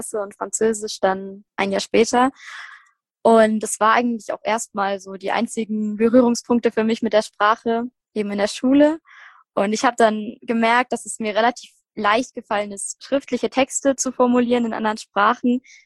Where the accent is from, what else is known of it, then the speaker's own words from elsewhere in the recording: Bavaria, Germany; ich komme aus der Nähe von München.